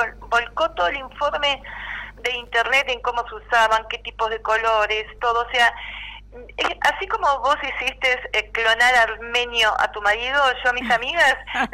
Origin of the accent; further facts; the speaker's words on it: Argentina; Argentina